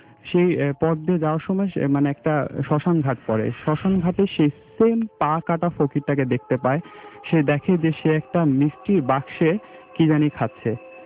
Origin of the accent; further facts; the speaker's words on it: Dhaka, Dhaka Division, Bangladesh; মিরপুর থেকে এসেছি।